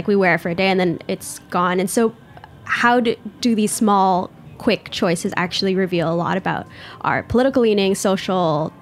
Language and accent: English; United States; You know, I grew up in America.